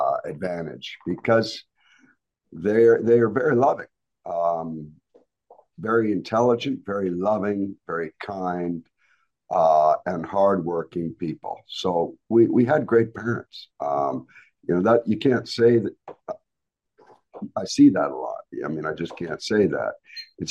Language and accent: English; Canada; born there; I was born in Canada, and my father was he got into ranching, and it was a rather large ranch